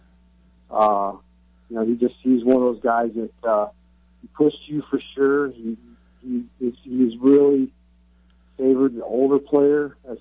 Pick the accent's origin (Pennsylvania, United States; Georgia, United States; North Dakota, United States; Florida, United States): Florida, United States; Clearwater; Well, I guess, you know, in Clearwater, I definitely was a Phillies fan growing up